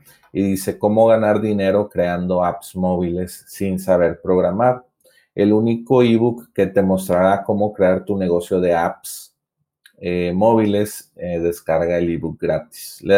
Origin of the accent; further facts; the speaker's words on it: Monterrey, Nuevo León, Mexico; que yo soy de Monterrey, Nuevo León, México.